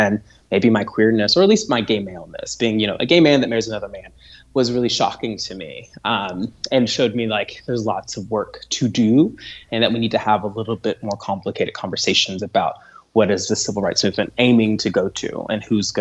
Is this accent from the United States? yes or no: yes; Tennessee, United States; You know, I'm a person, I grew up in Tennessee, and I have family members that are officers.